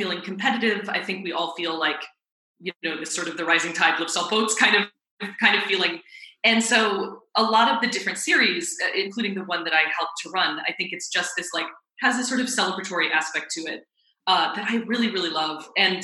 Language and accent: English; Denver, Colorado, United States; I grew up in Denver and we spent so much time learning, and this was great, but learning about the Native Americans who lived in the Southwest and in Colorado.